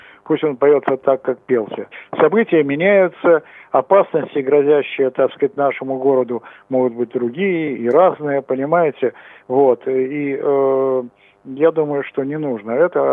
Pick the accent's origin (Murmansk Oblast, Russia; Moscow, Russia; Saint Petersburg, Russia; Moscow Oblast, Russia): Saint Petersburg, Russia; я ленинградец, потому что я еще блокадник, вот, поддержали этот протест, и я тоже считаю своим долгом того, что я родился и всю жизнь практически прожил в этом городе